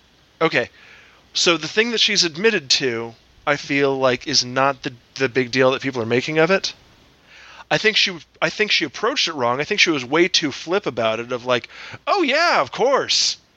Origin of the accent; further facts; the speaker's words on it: the South, United States; I was raised in the South. It was a very separated time.